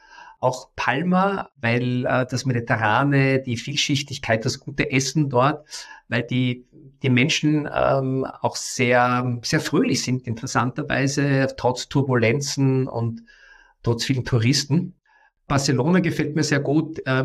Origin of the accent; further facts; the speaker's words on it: Vienna, Austria; ich komme aus Wien, das ist meine Heimatstadt, bin aber in der ganzen Welt unterwegs